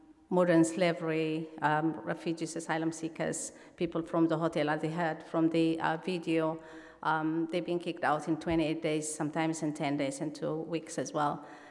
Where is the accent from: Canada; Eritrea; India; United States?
Eritrea; English is a second language; moved away as an adult; now in United Kingdom; I am from Eritrea. I'm a journalist. And I came to the UK when the war broke between Eritrea and Ethiopia.